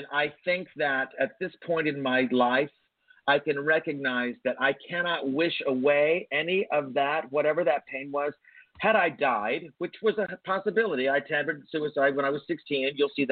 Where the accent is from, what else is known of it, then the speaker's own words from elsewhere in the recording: Bible Belt, United States; I grew up in the Bible Belt in the 70s when I was, you know, in puberty.